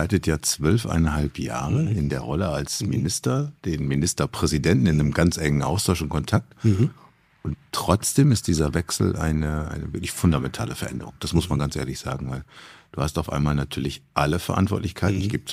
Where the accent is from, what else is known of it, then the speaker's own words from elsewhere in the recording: Wilhelmshaven, Lower Saxony, Germany; Ja, also nun bin ich in Wilhelmshaven geboren und auch mal aufgewachsen, habe dann auch da wieder gelebt. Das schafft eine enge Verbindung mit Küste. Also ich bin einfach ein Küsten- und Hafenmensch.